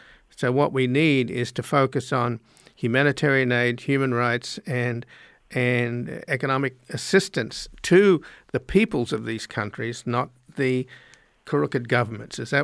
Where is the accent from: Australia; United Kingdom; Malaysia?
Australia; now in United States; I'm an immigrant from Australia, but I did it by the book and did it by the law.